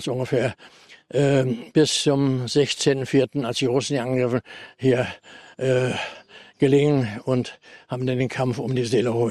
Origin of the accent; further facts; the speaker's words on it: Mecklenburg-Vorpommern, Germany; Und ich war aus Mecklenburg